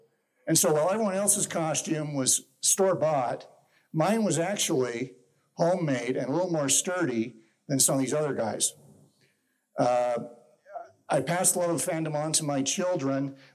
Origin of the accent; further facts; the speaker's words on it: Salt Lake City, Utah, United States; now in Ogden, United States; I grew up in Salt Lake City, actually, and currently live in Ogden.